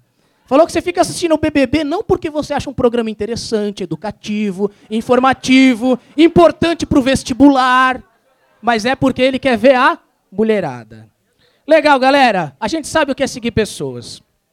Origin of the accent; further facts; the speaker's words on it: São Paulo, Brazil; accent: paulistano; eu tenho sotaque de paulistano, tá bom?